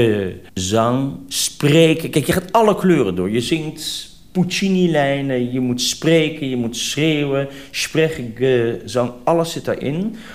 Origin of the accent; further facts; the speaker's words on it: Netherlands; Ik ben hier geboren. Ik herken heel veel erin dat je in een gemeenschap leeft. Ik ben dus een Nederlander. Ik ben een Nederlander, echt in hart en nieren.